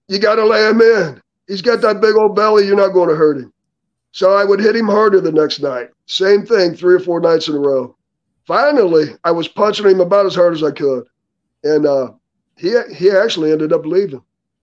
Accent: Ohio, United States; because I grew up in Ohio watching the Sheik's territory.

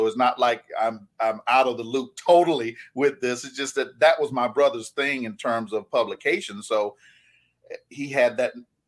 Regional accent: South Carolina, United States; I guess to give a little background, I grew up in South Carolina. I'm 53.

